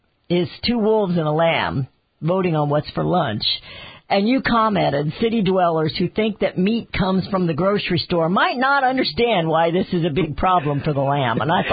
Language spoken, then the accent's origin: English; Kansas City, United States; now in California, United States; I grew up in the Kansas City area for the most part and then moved to rural America down here in a little town of California, Missouri.